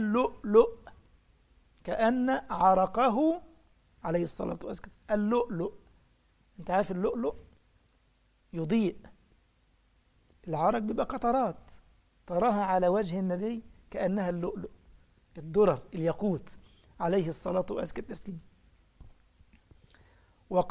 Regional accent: Egypt; مثلا إحنا عندنا في مصر يقول لك حيل

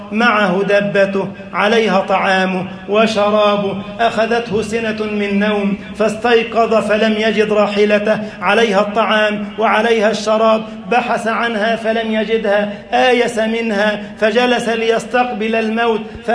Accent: Egypt; اللهم اجعل بلدنا مصر أمنا أمانا

